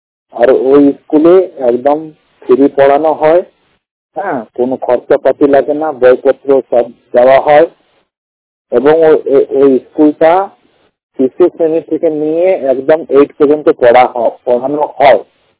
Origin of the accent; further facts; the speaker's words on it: Allahabad, Uttar Pradesh, India; আমার বাড়ি হলো এলাহাবাদ।